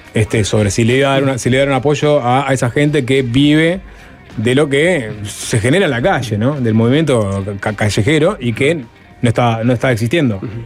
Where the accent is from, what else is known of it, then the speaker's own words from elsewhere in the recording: Paysandú, Uruguay; yo soy de Paysandú, todos los meses viajo a Montevideo y en Positos, barrio donde tengo un apto